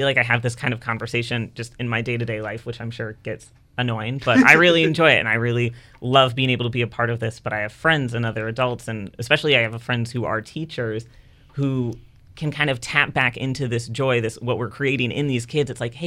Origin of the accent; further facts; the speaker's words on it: Richmond, United States; I grew up in Richmond, and I went to the Belmont branch.